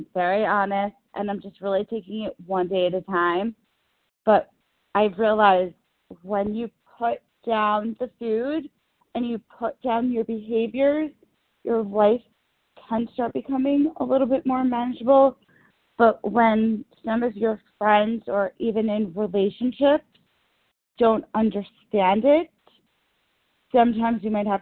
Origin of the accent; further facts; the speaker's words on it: New York, United States; from New York